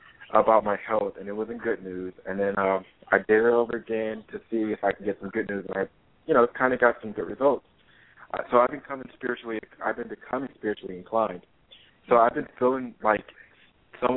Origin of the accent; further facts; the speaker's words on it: New York, United States; now in Anderson, United States; Well, I live in Anderson, but I'm actually from New York, so